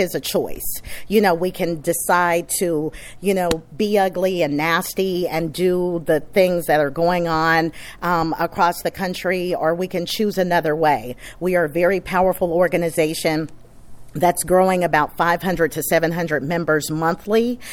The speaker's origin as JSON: {"language": "English", "region": "Mississippi", "country": "United States", "said": "I'm from Mississippi, so I'm a girl that's big on hospitality."}